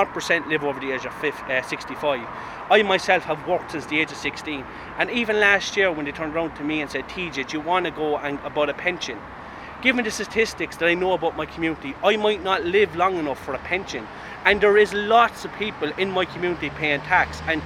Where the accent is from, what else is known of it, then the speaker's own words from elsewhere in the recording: Cork, County Cork, Ireland; I work and live within the travelling community. I'm from Farnry, Cork City.